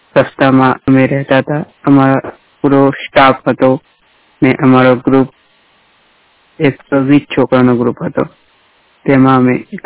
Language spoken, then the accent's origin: Gujarati; Nangatpur, Gujarat, India; also born or lived in Umargam; મારું ગામ નંગાતપુર પોસ્ટ કાઢેલી તાલુકો ગદ્યકર જિલ્લો નર્મદા.